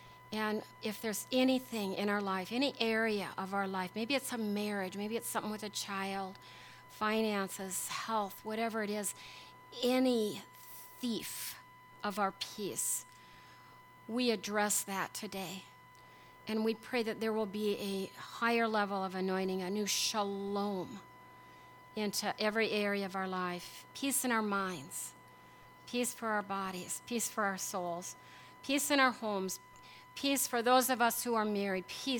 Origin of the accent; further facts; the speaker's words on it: Pierce, South Dakota, United States; And I grew up in Pierce, South Dakota. I have a twin brother.